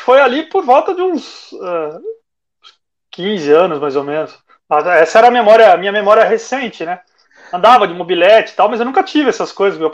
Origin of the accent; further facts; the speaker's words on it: Rio das Pedras, São Paulo, Brazil; Eu sou misturado. Eu sou nascido em São Paulo, morar no interior, em Piracicaba, ali, Rio das Pedras, famosa cidade doçura, que ninguém conhece, então a gente fala que é de Piracicaba.